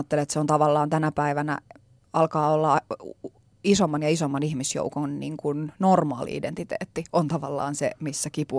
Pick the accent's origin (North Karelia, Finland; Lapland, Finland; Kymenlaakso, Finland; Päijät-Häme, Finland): Kymenlaakso, Finland; Kuusankoski; born there; first language Finnish; mä oon syntynyt Kuusankoskella. Mm. Mun ainut äidinkieli on suomi tavallaan.